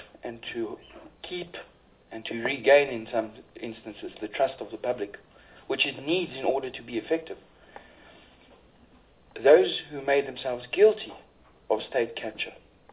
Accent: Free State, South Africa; I come from the Free State, Vredederi, which Mr. Abrams by now knows quite a lot about.

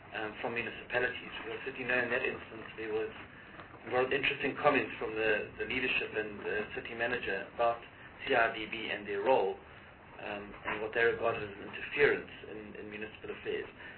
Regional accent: KwaZulu-Natal, South Africa; I'm from KwaZulu-Natal, and I'm very well aware of the interventions that you made at a municipal level in eThekwini

